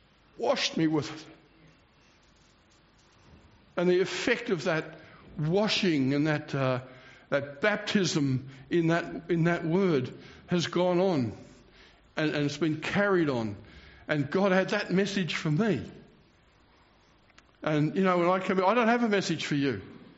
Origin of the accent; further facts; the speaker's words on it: Cranbourne, Victoria, Australia; I came from Cranbourne, which is right next to Devon Meadows.